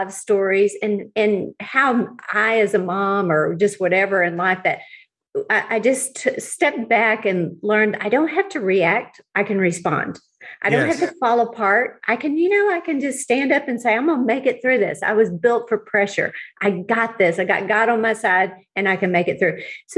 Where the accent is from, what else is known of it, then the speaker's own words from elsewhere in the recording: Houston, Texas, United States; I grew up in Houston. I'm the youngest of five.